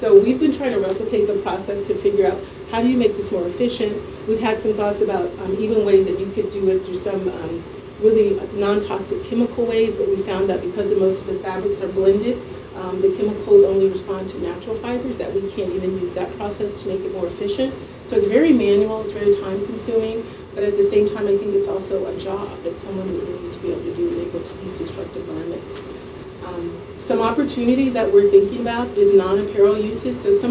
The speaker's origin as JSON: {"language": "English", "region": "Ohio", "country": "United States", "said": "and I'm from Ohio, and he has an Ohio University t-shirt."}